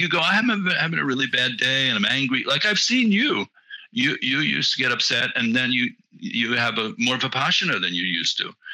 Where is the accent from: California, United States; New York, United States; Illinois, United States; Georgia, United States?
New York, United States; New York City; And I'm very ornery. I'm from New York City. I'm a really crusty, cynical person